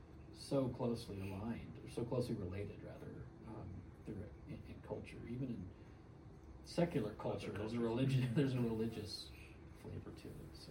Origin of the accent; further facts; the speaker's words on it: West Chester, Pennsylvania, United States; My hometown of Pennsylvania